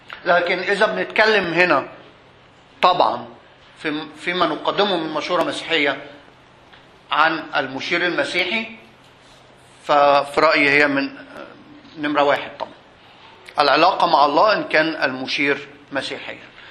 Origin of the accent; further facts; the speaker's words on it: Egypt; كل اللي احنا بنعمله هنا في مصر، وانا نفسي كمصري